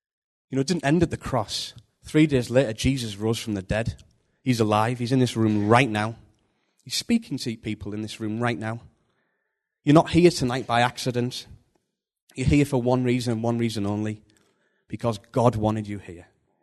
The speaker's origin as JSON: {"language": "English", "town": "Borough", "region": "London", "country": "United Kingdom", "said": "Yeah, I'm from Borough, just a bloke from Borough, basically."}